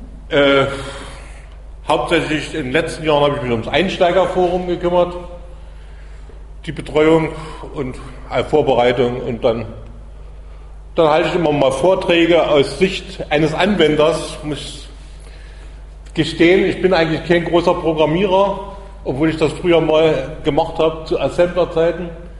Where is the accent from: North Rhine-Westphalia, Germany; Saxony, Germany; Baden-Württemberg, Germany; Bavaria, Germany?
Saxony, Germany; Chemnitz; also ich komme aus Chemnitz, deshalb bin ich auch etwas zu spät